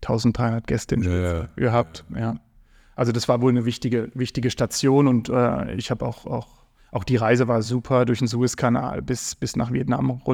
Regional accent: Rhineland-Palatinate, Germany; Aber da das keiner kennt, woher ich komme, also kleiner Ort, sage ich mal Karlsruhe. Das ist eigentlich Baden-Württemberg. Aber ja, ich komme aus der Nähe von Karlsruhe und bin da aufgewachsen.

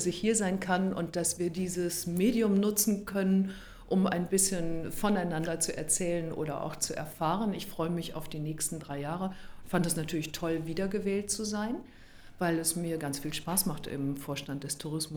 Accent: Münster, North Rhine-Westphalia, Germany; now in Hamburg, Germany; Ich komme aus Münster, bin seit vielen, vielen Jahren, schon seit 1988 wohne ich in Hamburg, habe hier schon meine Kinder zur Welt gebracht und fühle mich deshalb auch, ich weiß nicht, ich darf es nicht laut sagen, aber schon auch fast als Hamburgerin.

